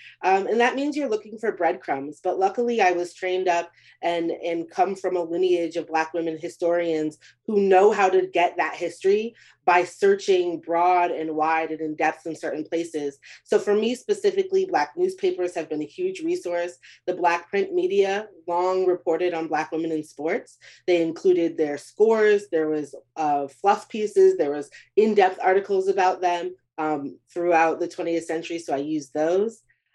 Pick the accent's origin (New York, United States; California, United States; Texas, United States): Texas, United States; Beaumont; Babe Dietrichson from my hometown of Beaumont, Texas